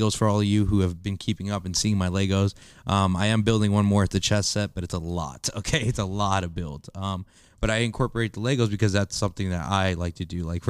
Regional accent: Pennsylvania, United States; Like, I am from the Poconos. I was born there. Okay. But I've been there since the second grade.

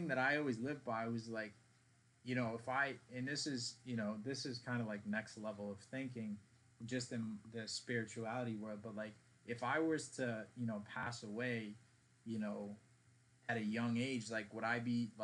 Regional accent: Everett, Massachusetts, United States; I was not into, like, Jordans, because that, where I'm from Everett, Mass.

